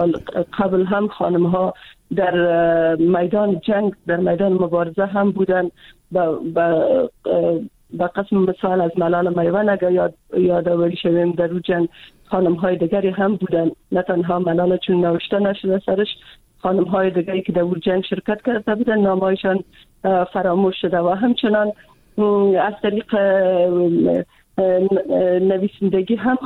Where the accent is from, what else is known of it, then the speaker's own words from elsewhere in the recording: Afghanistan; خودم چون از افغانستان هستم